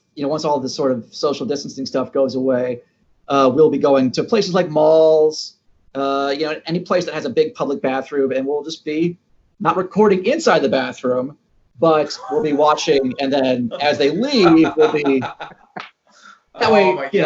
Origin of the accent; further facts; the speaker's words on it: Atlanta, Georgia, United States; They are, they're a few of them around here, and I'm from Atlanta where they have them as well.